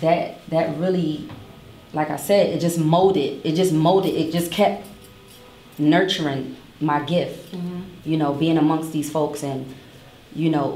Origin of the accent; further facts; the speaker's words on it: Brooklyn, New York, United States; Originally, New York.